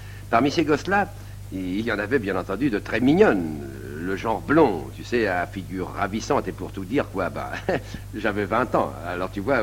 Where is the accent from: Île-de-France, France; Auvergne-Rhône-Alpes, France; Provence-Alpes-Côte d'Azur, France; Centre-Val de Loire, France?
Île-de-France, France; Paris; accent: Ménilmontant drawl; Il y a tout dans mon accent. Il y a de l'accent traînard de Ménilmontant